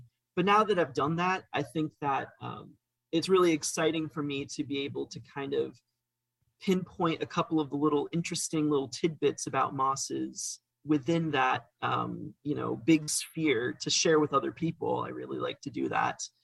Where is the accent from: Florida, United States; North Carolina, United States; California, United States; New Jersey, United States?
Florida, United States; So I grew up in Florida, in North Florida, and my dad was an orchid grower